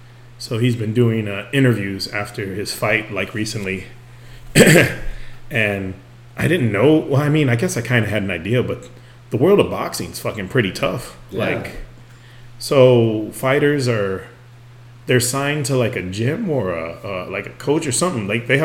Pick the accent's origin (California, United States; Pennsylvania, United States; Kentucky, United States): California, United States; Merced; Merced, for those of you who don't know, that's like where my home is, my hometown in the countryside of California.